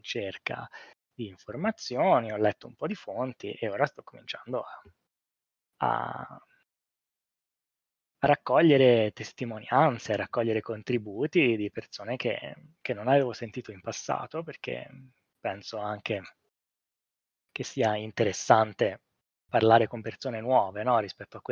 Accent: Pisa, Tuscany, Italy; sono di Pisa.

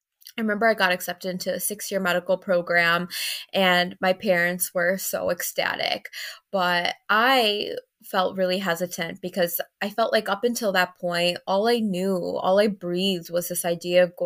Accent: Chicago, Illinois, United States; also born or lived in Florida / Honduras; I was born and raised in Chicago, and then for some time I was living in Florida, then I worked in Seattle, and then I was back in Chicago.

